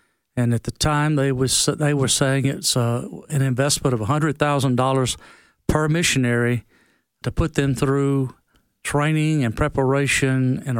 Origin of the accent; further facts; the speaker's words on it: United States; Even today, as an American, I've had many pastors and many lay people personally thank me that we brought the gospel.